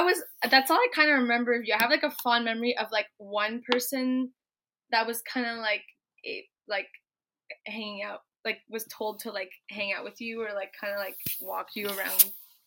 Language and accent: English; Ottawa, Ontario, Canada; Ottawa, you know, my whole family is from there, so I'm like born and raised Ottawa girl, I guess. straight up Canadian, French Canadian though, so that's kind of cool. And I lived in Ottawa for, well, I still kind